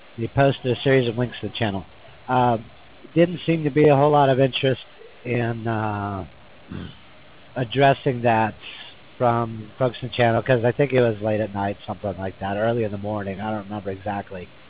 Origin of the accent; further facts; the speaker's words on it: Tucson, Arizona, United States; I'm originally from Arizona, and I've lived out west for probably half my life. Grew up in Tucson. My dad grew up in Phoenix, so we were always visiting the grandparents there.